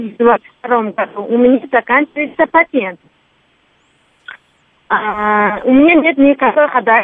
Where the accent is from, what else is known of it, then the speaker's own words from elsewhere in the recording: Uzbekistan; moved away as an adult; now in Moscow, Russia; Я из Узбекистана. В прошлом году, в 2021 году, я приехала в Москву с ребенком.